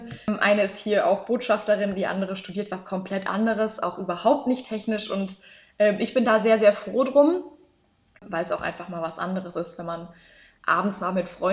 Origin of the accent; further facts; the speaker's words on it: Würzburg, Bavaria, Germany; Ich komme aus Würzburg, das heißt, wir haben von Würzburg nach Darmstadt ungefähr 1,5 Stunden mit dem Auto, mit dem Zug.